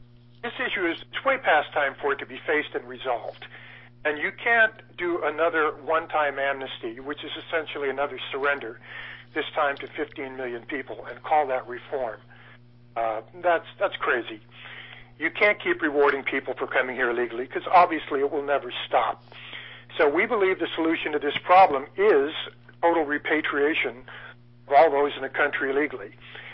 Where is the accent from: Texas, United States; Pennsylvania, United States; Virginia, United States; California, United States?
California, United States; Well, I grew up down in Southern California, and many years ago, that really was ground zero for the visible part of the problem.